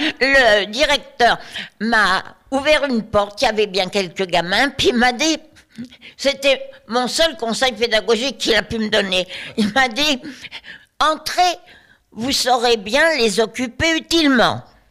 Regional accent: Sarcelles, Île-de-France, France; born there; j'ai décidé de me présenter dans un collège qui était dans ma ville natale, à Sarcelles.

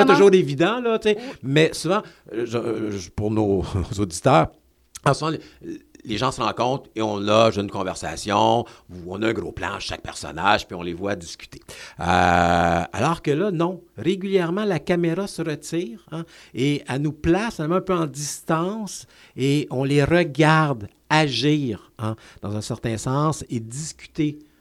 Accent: Quebec, Canada; qui fait partie, finalement, de notre ADN là, en tant que Québécois.

